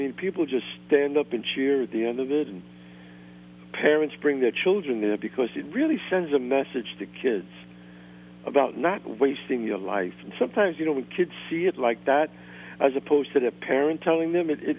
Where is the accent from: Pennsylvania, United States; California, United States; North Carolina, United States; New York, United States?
New York, United States; Bronx; I love my neighborhood. I love growing up in the Bronx, 187th and Belmont.